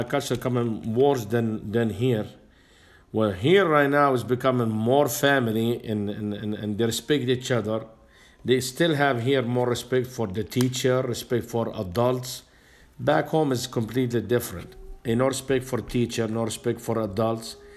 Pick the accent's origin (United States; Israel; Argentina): Israel; Well, I come from Israel.